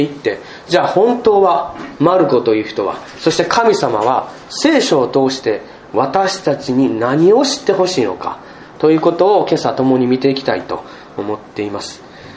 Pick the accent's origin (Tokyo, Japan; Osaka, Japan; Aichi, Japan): Osaka, Japan; 大阪人やからやっぱこの話は笑いにしたいんですね。